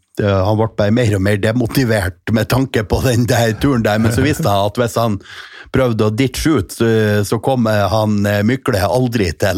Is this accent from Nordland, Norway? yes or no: yes; Rana, Nordland, Norway; jeg kommer jo fra Rana kommune.